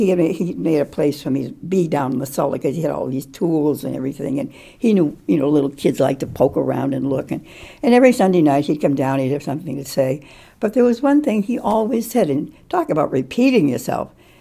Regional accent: Weston, Massachusetts, United States; also born or lived in Waltham; They were there until I was about 12 years of age. We lived in Weston, but I was born in Waltham, which was a city next door in Massachusetts, you know, down the road a piece, as they say.

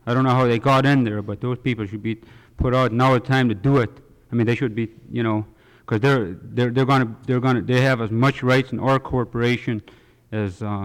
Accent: Hughes, Alaska, United States; I'm from Hughes.

